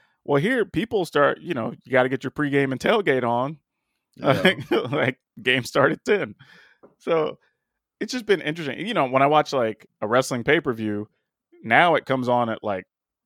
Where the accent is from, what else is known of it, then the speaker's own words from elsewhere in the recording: Texas, United States; I'm like, yeah, obviously, I'm from Texas, you know, whatever.